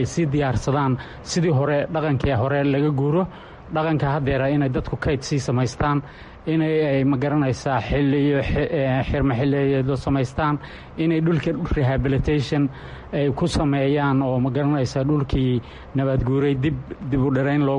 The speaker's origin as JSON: {"language": "Somali", "region": "Puntland", "country": "Somalia", "said": "Waxaan ka socdaa gobol Karkaar"}